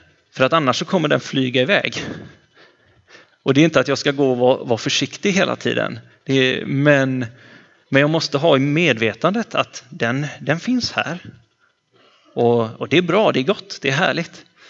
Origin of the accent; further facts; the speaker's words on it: West Coast, Sweden; men nere i Sydsverige där jag kommer ifrån, västkusten, där har det precis börjat.